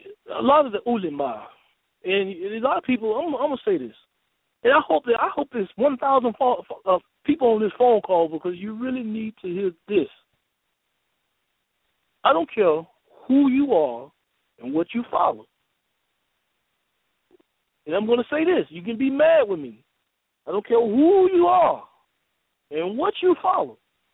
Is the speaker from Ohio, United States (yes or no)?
no; Miami, Florida, United States; now in Mississippi, United States; I've been down here 7 years. I came from Miami, Florida.